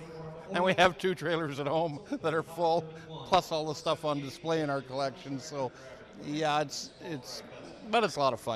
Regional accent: Canada; And we came a long way. We're from Canada.

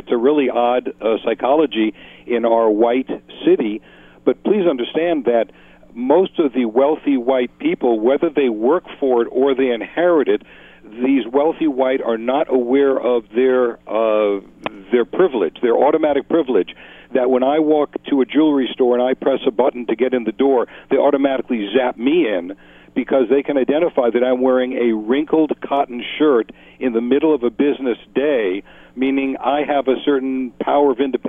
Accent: New York City, New York, United States; But I grew up on Fifth Avenue in New York City, and I went to the same school that the president sent his children to.

